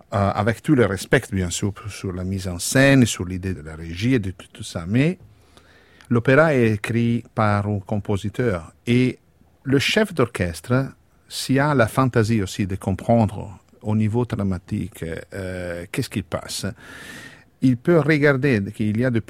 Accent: Italy; born there; Je suis né en Italie, le pays de l'opéra

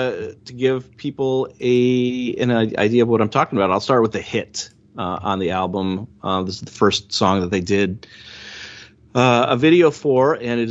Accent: Wisconsin, United States; But I told her I was from Wisconsin

